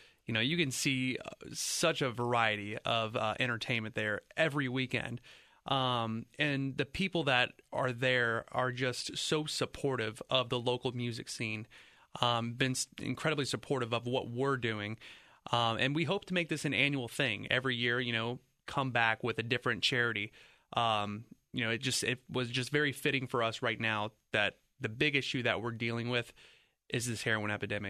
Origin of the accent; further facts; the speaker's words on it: Dayton, Ohio, United States; And, you know, I grew up in Dayton, went to high school, went to college in Dayton. This is my home.